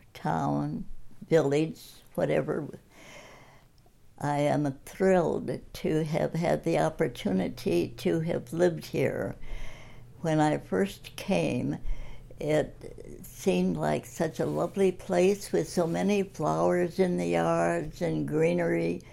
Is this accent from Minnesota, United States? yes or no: yes; Minneapolis, Minnesota, United States; I come from a Swedish background growing up in Minneapolis, and my mother had a Lutheran background and my father a Baptist background.